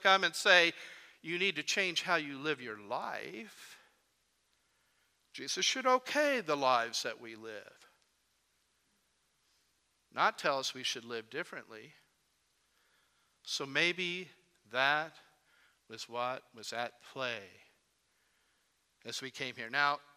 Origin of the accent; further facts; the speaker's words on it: Springfield, Missouri, United States; the hometown, my hometown of Springfield, Missouri.